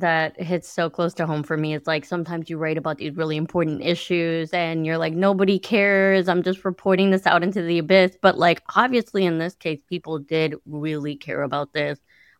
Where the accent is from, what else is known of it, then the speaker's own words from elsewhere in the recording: Chicago, Illinois, United States; Chicago, which is my hometown